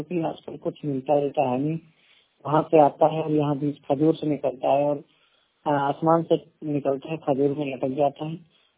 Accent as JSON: {"language": "Hindi", "town": "Bahraich", "region": "Uttar Pradesh", "country": "India", "said": "मैं state UP से हूँ और डिस्ट्रिक्ट बहराइच है मेरा। डिस्ट्रिक्ट मतलब मेरा बहराइच है"}